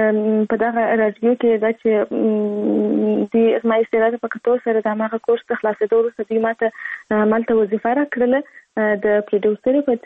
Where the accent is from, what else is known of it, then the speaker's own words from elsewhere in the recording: Kandahar, Afghanistan; born there; زه په کندهار ولایت کې زیږیدلې یم، او اوس فلحال په کندهار ولایت کې اوسېږم.